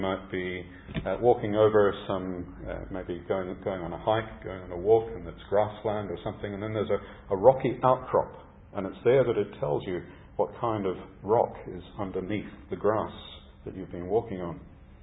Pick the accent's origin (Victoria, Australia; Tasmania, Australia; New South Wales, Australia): Tasmania, Australia; I had the privilege of growing up in Tasmania, and there are Tasmanian highlands